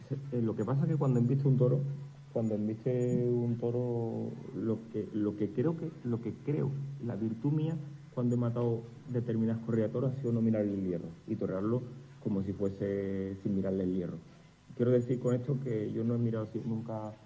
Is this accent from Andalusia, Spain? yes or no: yes; Linares, Andalusia, Spain; born there; yo nací en Linares y resucitado en Madrid.